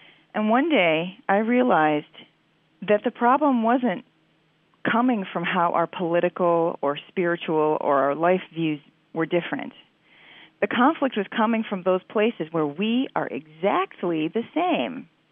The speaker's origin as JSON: {"language": "English", "town": "Chicago", "region": "Illinois", "country": "United States", "said": "I am from Chicago, Illinois."}